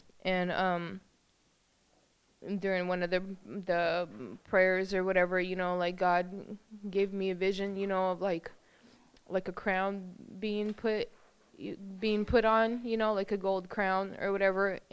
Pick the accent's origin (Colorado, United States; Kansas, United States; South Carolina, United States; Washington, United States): Washington, United States; Issaquah; I'm from Issaquah.